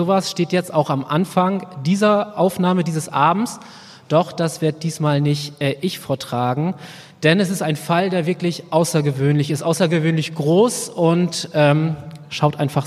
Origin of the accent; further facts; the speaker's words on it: Wilhelmshaven, Lower Saxony, Germany; in meiner Heimatstadt Wilhelmshaven. Hallo Wilhelmshaven.